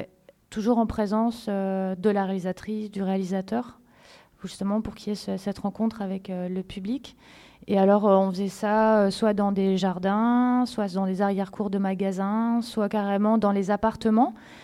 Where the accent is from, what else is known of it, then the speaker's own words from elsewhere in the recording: France; now in Brussels, Belgium; quand j'ai quitté Bruxelles, j'ai quitté la France et que je suis arrivée à Bruxelles et que j'ai commencé à travailler pour la CSR